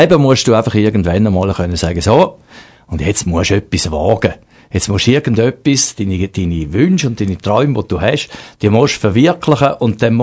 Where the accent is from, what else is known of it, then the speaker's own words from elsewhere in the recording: Frauenfeld, Thurgau, Switzerland; also born or lived in Toggenburg; Ich komme von Frauenfeld. Bin ein Thurgauer eigentlich jetzt. Früher noch einmal in Toggenburg gewesen.